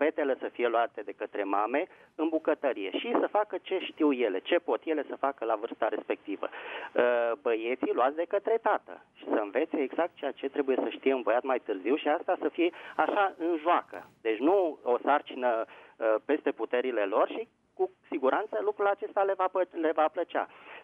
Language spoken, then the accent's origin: Romanian; Bucharest, Romania; din București.